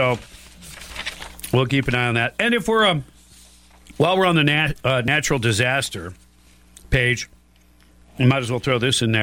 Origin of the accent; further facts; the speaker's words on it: Michigan, United States; Yeah, and, you know, having grown up in Michigan, I don't ever recall anything like that.